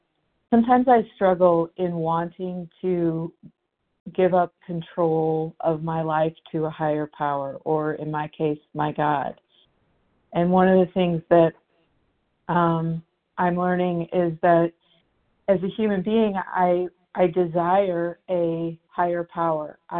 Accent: Arizona, United States; I am from Arizona.

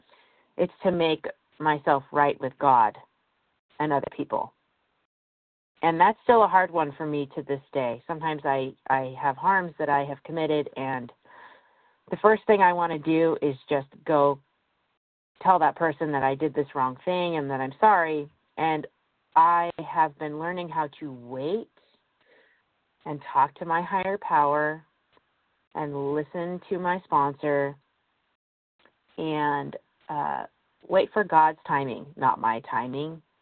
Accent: Idaho, United States; I'm from Idaho.

